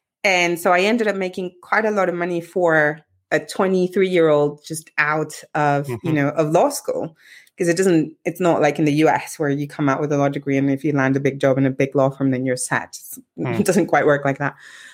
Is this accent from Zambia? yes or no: no; Mexico; my childhood, growing up in Mexico.